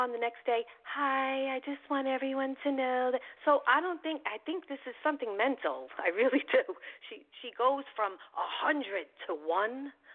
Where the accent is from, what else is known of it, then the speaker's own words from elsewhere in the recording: New York, United States; I get it. I'm from New York.